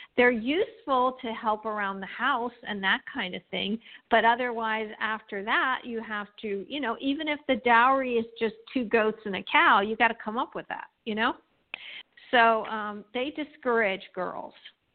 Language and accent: English; London, United Kingdom; also born or lived in Montreal / California; I grew up in London and Montreal and California. So I'm a British citizen, Canadian citizen, and an American citizen. I'm also Pakistani